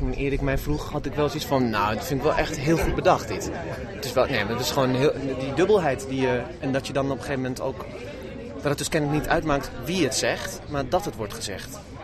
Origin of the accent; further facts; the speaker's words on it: Zutphen, Gelderland, Netherlands; ik ben Zutphens, maar ik ben ook Turks.